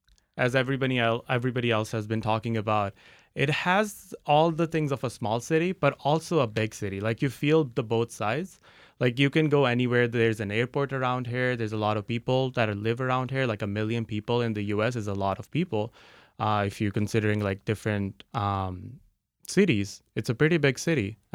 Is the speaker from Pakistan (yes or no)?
yes; Lahore, Punjab, Pakistan; moved away as an adult; now in Rochester, United States; So I grew up in Lahore, Pakistan. I stayed in that city my entire high school, my middle school, my primary. I was there the whole time.